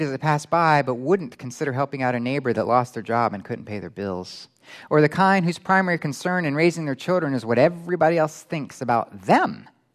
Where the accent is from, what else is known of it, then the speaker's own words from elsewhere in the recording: Florida, United States; So I'm from Florida. Florida, you know, you just know everybody.